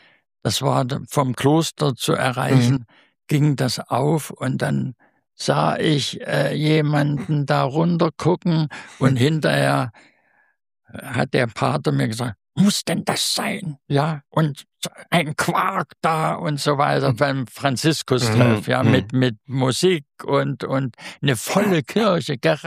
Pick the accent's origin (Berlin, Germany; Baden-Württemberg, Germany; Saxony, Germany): Saxony, Germany; accent: Saxon; Ich habe ja auch so einen Slang, sächsisch, immer noch drin. Kriege ich nicht raus, macht auch nichts.